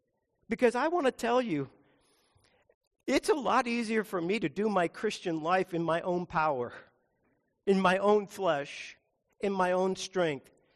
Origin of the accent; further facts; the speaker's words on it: Boulder, Colorado, United States; Some of you know I grew up in Boulder. I used to ride my bike by there all the time.